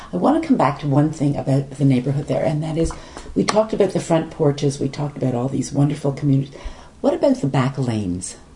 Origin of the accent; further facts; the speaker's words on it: Montreal, Quebec, Canada; I'm from Montreal.